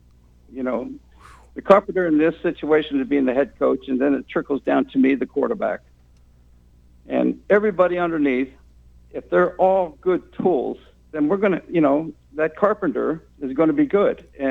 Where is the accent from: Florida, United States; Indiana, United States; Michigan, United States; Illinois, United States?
Florida, United States; St. Petersburg; I grew up in St. Pete, Florida.